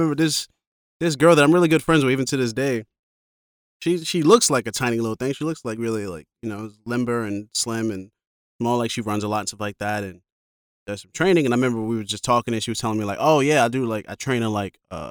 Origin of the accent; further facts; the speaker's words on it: Brooklyn, New York, United States; And I go, I'm from Brooklyn. Mm-hmm. Like, I don't feel like I'm from America. I'm like, I'm from Brooklyn.